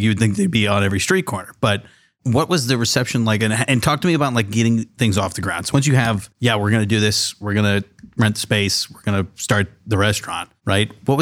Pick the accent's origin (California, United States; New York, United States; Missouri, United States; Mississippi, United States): California, United States; now in Ohio, United States; so I grew up in California and there was almost no German restaurants in California, right? But I came out to Ohio